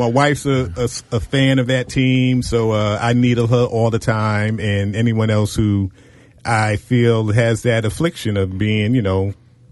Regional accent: Brooklyn, New York, United States; So, you know, I grew up in New York, Brooklyn, New York, and I liked the Giants and the Cowboys

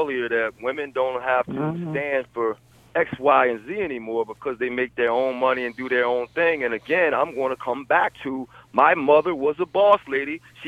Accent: Philadelphia, Pennsylvania, United States; So I'm from Philadelphia. That's another boss woman city.

